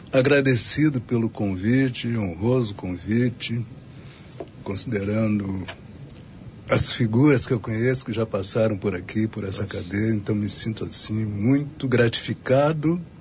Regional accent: Porto Alegre, Rio Grande do Sul, Brazil; sou de Porto Alegre. Nasci no Montserrat, oriundo do Montserrat, né? Que era um bairro, na época, né? Um bairro negro, né? Parte da colônia africana, né? Na parte de cima ali da Auxiliadora

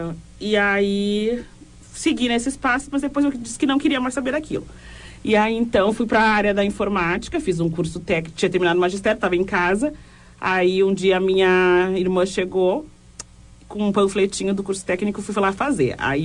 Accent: Dom Pedrito, Rio Grande do Sul, Brazil; born there; Eu nasci em Dom Pedrito, na região da Campanha.

